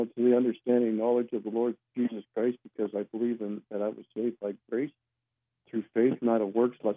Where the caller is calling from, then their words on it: London, Ontario, Canada; I'm from London, Ontario.